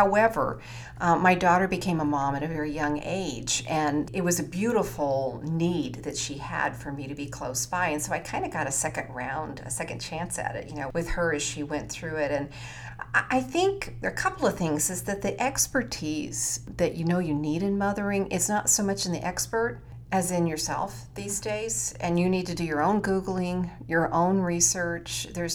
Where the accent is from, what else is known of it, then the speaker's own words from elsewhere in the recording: Houston, Texas, United States; I grew up in Houston, Texas.